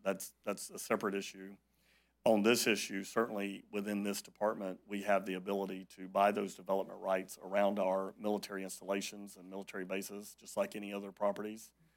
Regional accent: Florida, United States; I'm an American and a Floridian.

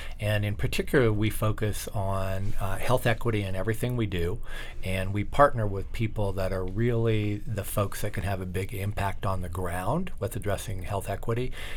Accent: Idaho, United States; I grew up in Idaho, moved all over 7 different times growing up

